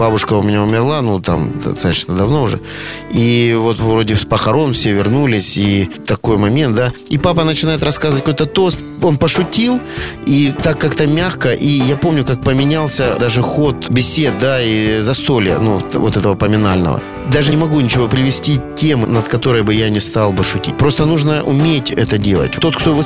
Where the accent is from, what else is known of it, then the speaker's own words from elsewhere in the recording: Rostov-on-Don, Rostov Oblast, Russia; Пока что я дважды отец, ростовчанин и риэлтор.